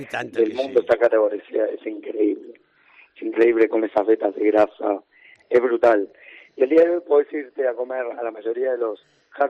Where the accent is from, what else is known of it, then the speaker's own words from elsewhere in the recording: Uruguay; mira, yo soy uruguayo.